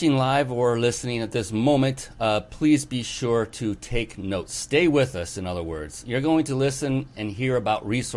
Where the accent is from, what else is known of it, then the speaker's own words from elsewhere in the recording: West Coast, United States; I was flown out to the East Coast. I'm from the West Coast.